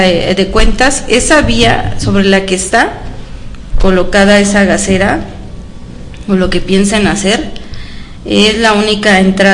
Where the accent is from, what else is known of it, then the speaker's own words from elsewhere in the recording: Xochimilco, Mexico City, Mexico; a los que sí somos nativos de Xochimilco, porque yo sí soy nativa de Xochimilco.